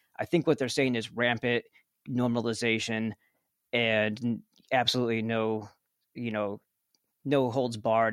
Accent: New York, United States; I'm from New York, so it's like Ghostbusters

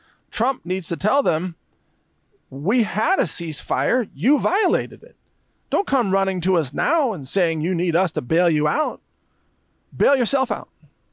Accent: Texas, United States; but I'm America and Texas, let's say, overlaid onto each other first, okay? Because I identify as American and a Texan both, right?

